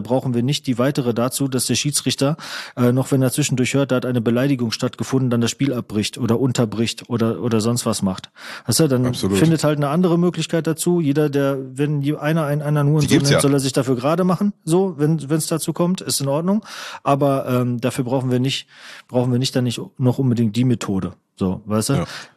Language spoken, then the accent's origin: German; North Rhine-Westphalia, Germany; moved away as an adult; irgendwann nach der Schule aus dem Ruhrgebiet weggezogen. Gerade dadurch, dass ich weggezogen bin, hat so meine Heimat noch eine höhere Bedeutung für mich bekommen.